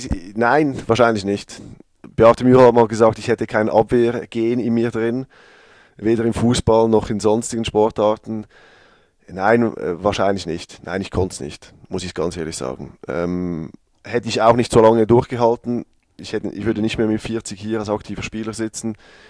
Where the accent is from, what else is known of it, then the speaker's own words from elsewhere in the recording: Switzerland; mein Heimatland trainieren zu dürfen